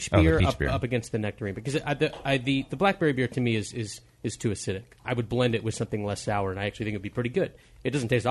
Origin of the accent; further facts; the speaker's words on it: Los Angeles, California, United States; I'm from Los Angeles